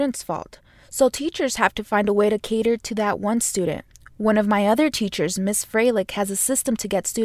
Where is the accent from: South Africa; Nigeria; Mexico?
Mexico; Jalisco; now in United States; I spent time in my hometown, a small pueblo in the central western region of Jalisco.